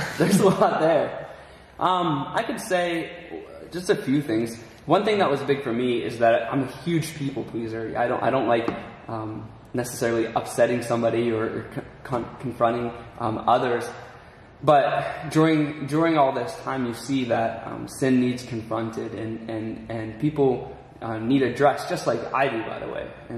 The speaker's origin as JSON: {"language": "English", "town": "Fredericktown", "region": "Pennsylvania", "country": "United States", "tie": "born or raised there", "said": "So I grew up in Calvary Chapel, Fredericktown, which is about 45 minutes south of Calvary Chapel, South Pittsburgh. And that's where I grew up as a kid."}